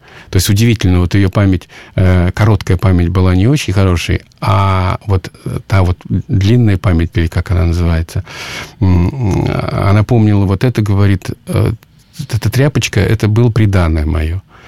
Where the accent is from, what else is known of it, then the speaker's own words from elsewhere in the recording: Nizhniye Sergi, Sverdlovsk Oblast, Russia; born there; потому что я родился на Урале, в Свердловской области, в небольшом городке Нижний Сергей